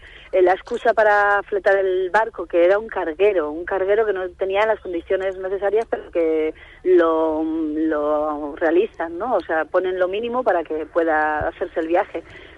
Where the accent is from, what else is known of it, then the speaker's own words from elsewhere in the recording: La Rioja, Spain; Yo, no sé, como muchos riojanos, yo tengo familia también en Chile.